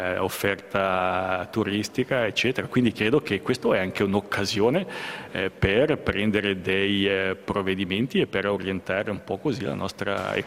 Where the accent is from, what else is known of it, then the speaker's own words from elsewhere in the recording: Ticino, Switzerland; siamo qui, come ticinesi ma anche come svizzeri